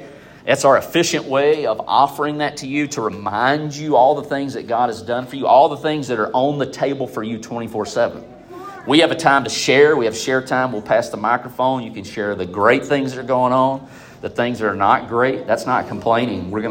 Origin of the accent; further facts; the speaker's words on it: United States; Because number one, I'm an American, Philippians 2, 14 through 15, right?